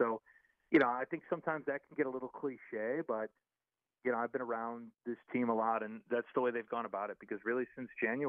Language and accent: English; Chicago, Illinois, United States; born or raised there